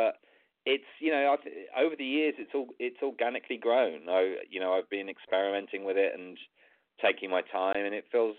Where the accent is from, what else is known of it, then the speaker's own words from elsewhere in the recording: United Kingdom; You know, being British, I think I was an addition to that team because I had the local knowledge